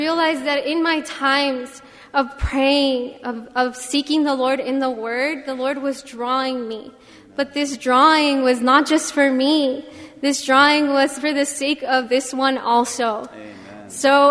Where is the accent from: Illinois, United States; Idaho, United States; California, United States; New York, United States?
California, United States; Santa Ana; I'm from Santa Ana, and I go to school at Cal State Long Beach.